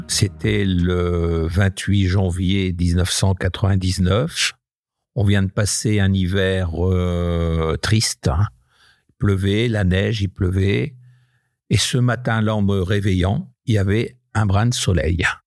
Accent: Hauts-de-France, France; je suis natif du Nord, un petit village dans le Bavésie. Mon papa était cadre à EDF, donc on a beaucoup voyagé aussi de poste en poste et on a atterri dans un petit village à côté de Maubeuge.

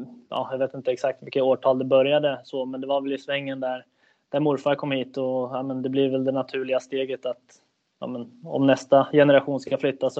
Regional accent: Södertälje, Stockholm County, Sweden; now in Kalmar, Sweden; jag född och uppväxt i Södertälje. Första flytten från Södertälje var ner hit till Kalmar. Så när jag spelade i AIK så pendlade jag från Södertälje. Så Södertälje kille.

